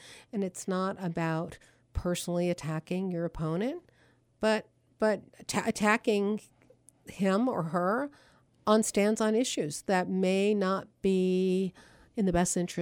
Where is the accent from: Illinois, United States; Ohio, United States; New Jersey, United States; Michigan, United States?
New Jersey, United States; I'm originally from New Jersey. And in my home state